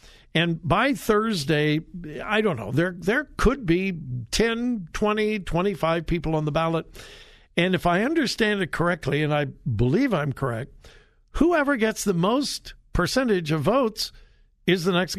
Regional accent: California, United States; I was raised not far from there. I actually graduated from high school in Compton, which at one time was the murder capital of the country.

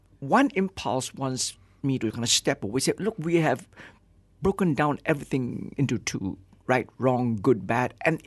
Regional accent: Malaysia; Malaysian means I am a Malaysian of Chinese descent

